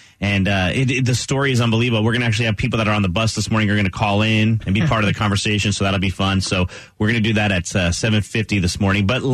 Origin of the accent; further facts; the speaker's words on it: New Jersey, United States; It's not the dirt that I grew up with in Jersey.